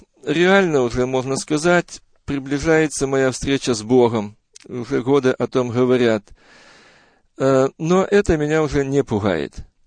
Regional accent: Bryansk, Bryansk Oblast, Russia; born there; Родился я в 1956 году в многодетной семье верующих родителей в городе Брянске.

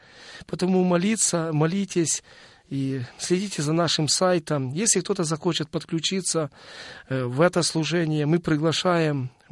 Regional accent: Ukraine; я сам выходец из Украины.

